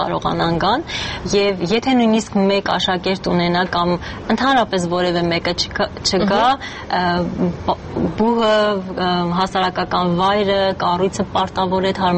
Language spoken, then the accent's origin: Armenian; Yerevan, Armenia; ես շատ սիրում եմ մեր քաղաքը գունազարդումներ, իսկապես իմ դուրը շատ գալիս են որպես երևանցի